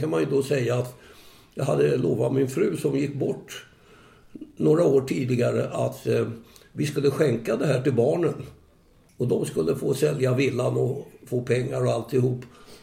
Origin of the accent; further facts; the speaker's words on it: Stockholm, Stockholm County, Sweden; now in Tyresö, Sweden; Jag är 84 år nu. Jag är infödd stockholmare på Döbensgatan. Bodde väl inom Stockholm ända till 1966 då jag flyttade hit ut i en villa.